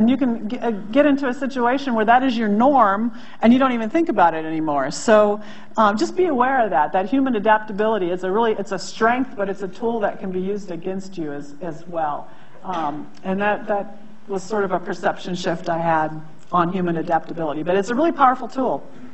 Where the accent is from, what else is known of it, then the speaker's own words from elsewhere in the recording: United States; I'm going to use imperial units, I apologize, I'm American